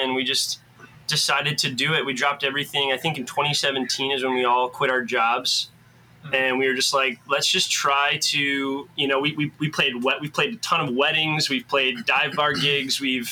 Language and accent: English; Midwest, United States; We're all from the Midwest. Three of us grew up in high school together